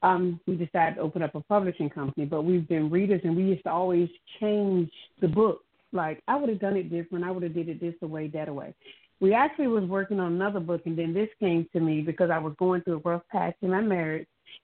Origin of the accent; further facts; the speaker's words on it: Virginia, United States; as you stated. I'm from Hampton Roads area.